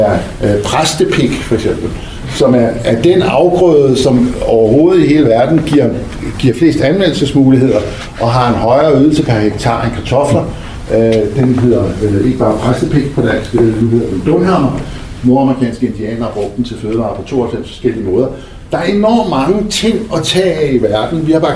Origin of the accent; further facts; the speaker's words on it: Lundtofte, Capital Region of Denmark, Denmark; som kiggede rundt i Lundtofte, der hvor for Lundby, hvor jeg voksede op